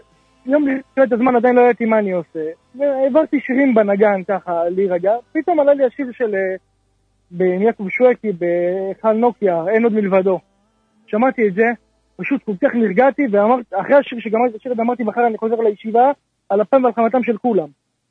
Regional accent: Jerusalem, Jerusalem District, Israel

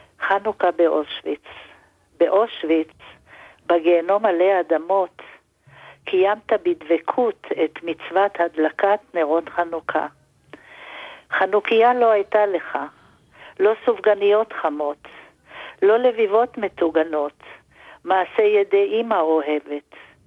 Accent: Netanya, Central District, Israel; למרות שאני ילידת הארץ, הוריי הגיעו לישראל ולנתניה ב-1935, ואני נולדתי כאן, ואני חיה את כל חיי בנתניה.

